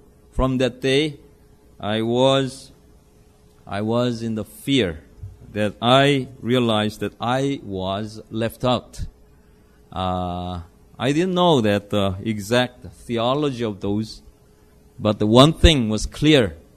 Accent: South Korea; I was born in Korea during the end of the Korean War. I was born in the family, going to the Methodist Church.

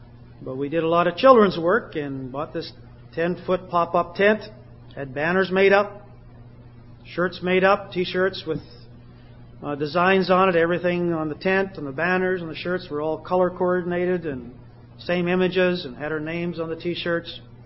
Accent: Canada; Well, I said, "You know, I'm Canadian. I don't have any family down here

